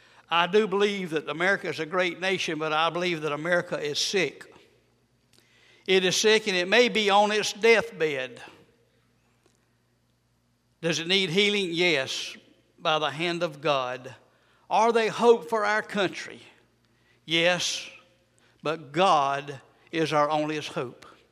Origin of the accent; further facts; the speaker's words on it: United States; But I'm glad that I'm American.